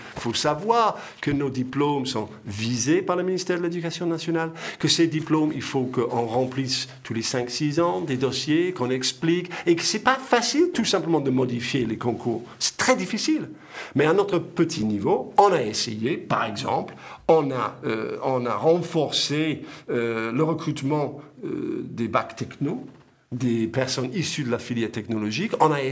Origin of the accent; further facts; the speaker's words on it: England, United Kingdom; Moi, donc, je suis d'Angleterre.